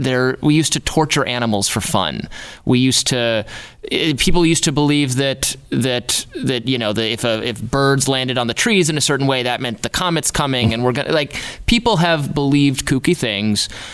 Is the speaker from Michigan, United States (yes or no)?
yes; Michigan, United States; I'm from Michigan originally.